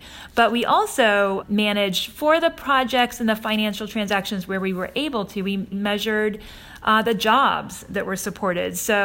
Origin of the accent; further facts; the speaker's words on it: Virginia, United States; it takes place in my home state of Virginia